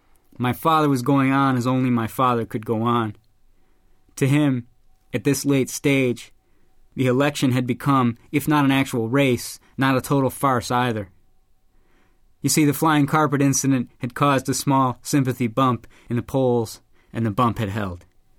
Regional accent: Chicago, Illinois, United States; a new book that I'm currently working on, which is set in my hometown of Chicago.

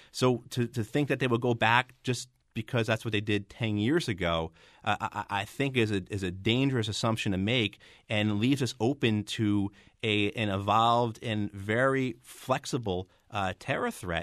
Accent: New Jersey, United States; I'm a guy from Jersey with a big mouth, I think, you know what I mean?

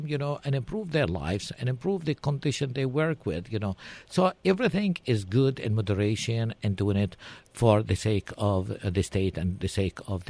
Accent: Texas, United States; I'm the most qualified as a Texan. I have pride. I have respect for the state.

